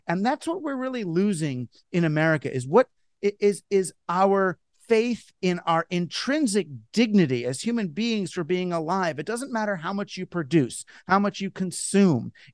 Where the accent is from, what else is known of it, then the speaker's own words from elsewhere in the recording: United States; And as an American, I'm like, really, kind of, who cares?